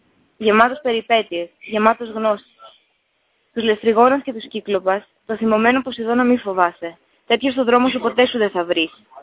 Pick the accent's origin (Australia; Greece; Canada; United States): Greece; because I'm from Greece